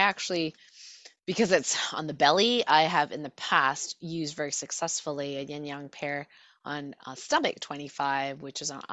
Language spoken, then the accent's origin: English; Canada; Yes, I'm Canadian, so we say herbal, not herbal.